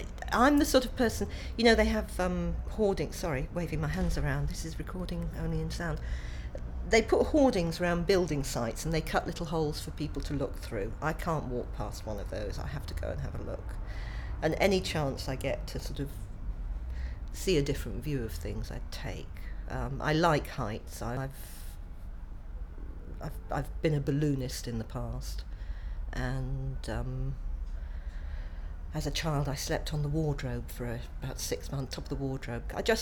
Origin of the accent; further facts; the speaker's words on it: Manchester, North West England, United Kingdom; now in Tunbridge Wells, United Kingdom; I was born on the 25th of September 1958 and I live in Tunbridge Wells. I was originally from Manchester.